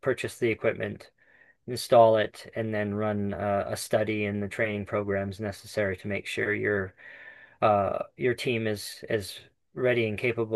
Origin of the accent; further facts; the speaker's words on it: Haines Junction, Yukon, Canada; But like the community I grew up in Haines Junction, lots of people, they do it in their backyards and it's a pretty regular thing.